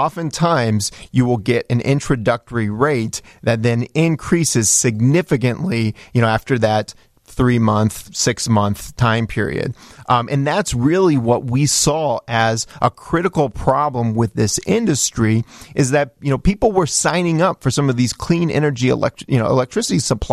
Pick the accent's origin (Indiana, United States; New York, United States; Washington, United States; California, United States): Indiana, United States; No, not at all. I'm from Indiana. We don't have a choice in Indiana.